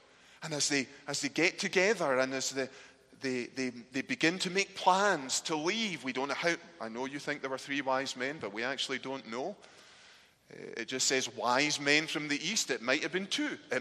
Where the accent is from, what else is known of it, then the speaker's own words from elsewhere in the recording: United Kingdom; some habits die hard as a Brit